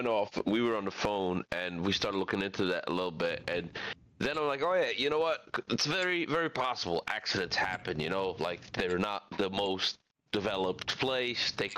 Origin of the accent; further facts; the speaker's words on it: New York, United States; I'm from New York, shady shit is not even like the beginning to describe what's happening in the legal system over there.